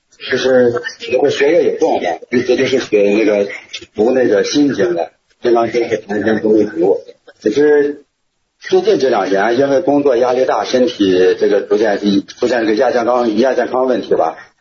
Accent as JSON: {"language": "Chinese", "region": "Inner Mongolia", "country": "China", "said": "我来自内蒙古双兰"}